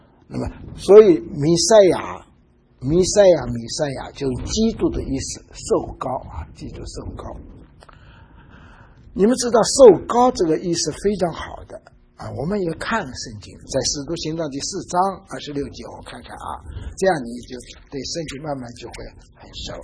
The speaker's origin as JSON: {"language": "Chinese", "region": "Shanghai", "country": "China", "tie": "born or raised there", "also_born_or_lived": "Wenzhou, China", "said": "那我从上海出生的啊，生长在上海。那么后来抗战的时候回到我老家温州啊。"}